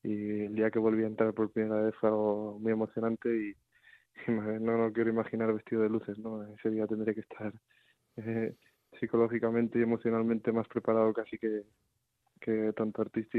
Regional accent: Madrid, Community of Madrid, Spain; como buen madrileño

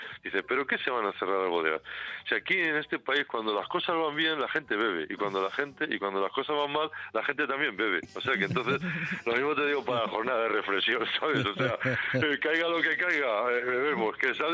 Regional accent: Madrid, Community of Madrid, Spain; nosotros que somos de Madrid

